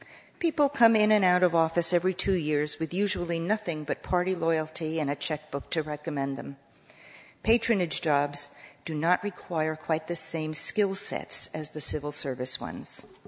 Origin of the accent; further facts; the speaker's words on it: New York, United States; I grew up on Long Island, New York, in a burgeoning suburban melting pot.